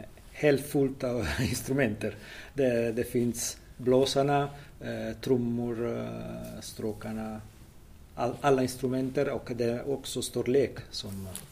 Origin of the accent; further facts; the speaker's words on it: Rome, Lazio, Italy; Swedish is a second language; now in Sweden; Och som du sa, jag kommer från Rom